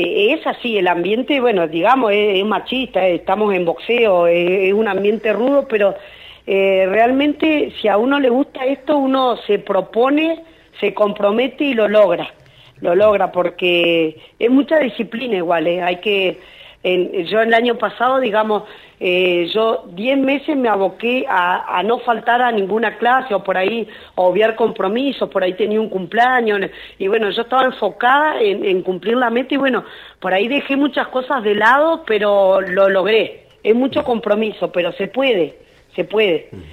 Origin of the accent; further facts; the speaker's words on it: Comodoro Rivadavia, Chubut, Argentina; yo soy de acá de Comodoro